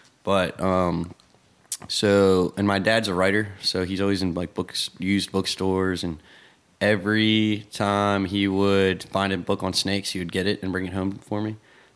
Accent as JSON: {"language": "English", "town": "Richmond", "country": "United States", "tie": "born or raised there", "said": "I'm from Richmond. I was born here in the city, and my parents still live in the same house that I lived in my whole life."}